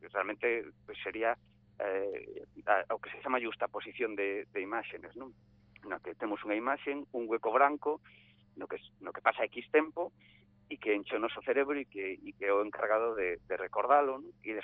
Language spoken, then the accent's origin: Galician; Vigo, Galicia, Spain; porque realmente eu criei-me en Vigo e estou canso de ver todos os días aí a San Simón, e cando fixemos este libro descubrín historias que non sabía. Teño 42 anos